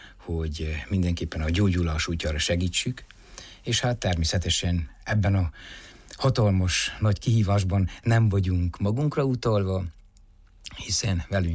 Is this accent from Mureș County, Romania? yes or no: no; Racoșu de Sus, Covasna, Romania; also born or lived in Sfântu Gheorghe; Iskoláimot Felsőrákoson, a Kovászna megyéhez tartozó kistérségben, Miklósvárszéken, majd Sepsiszentgyörgyön folytattam, ahol érettségiztem